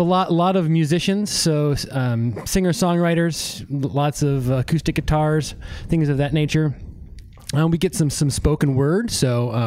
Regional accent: Detroit, Michigan, United States; I'm from Detroit, right? So I love some R&B stuff too.

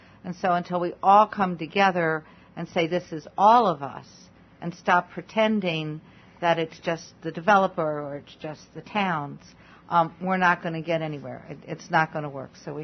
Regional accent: Carrboro, North Carolina, United States; I'm from Carrboro, so I can talk that way.

